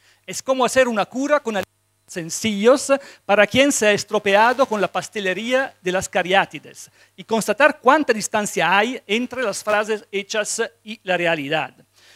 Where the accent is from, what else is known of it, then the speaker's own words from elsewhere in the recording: Italy; Spanish is a second language; Bueno, siendo italiano es casi necesario partir desde